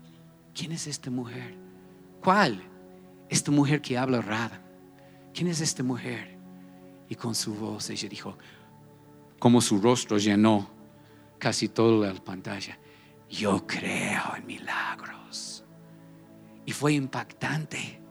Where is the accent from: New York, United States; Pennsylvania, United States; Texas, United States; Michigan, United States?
Pennsylvania, United States; Pittsburgh; born there; cuando yo era niño de 3 años, toda mi familia era católica. Estuvimos en Pensilvania, en Pittsburgh, donde yo nací.